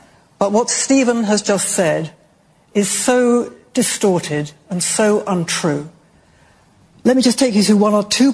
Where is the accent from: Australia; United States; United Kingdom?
United Kingdom; now in Israel; I live mainly in Israel. I come here a great deal. I am British. I will always be British.